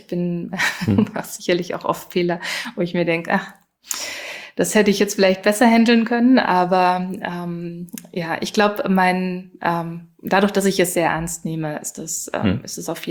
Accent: Germany

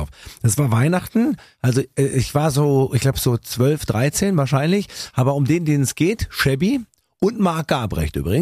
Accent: Tübingen, Baden-Württemberg, Germany; Ja, kommt natürlich aus meiner Heimatstadt Tübingen.

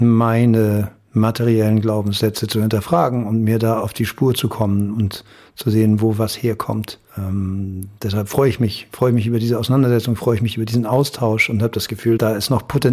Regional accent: West Germany, Germany; habe ich mich vorgestellt als Wessi

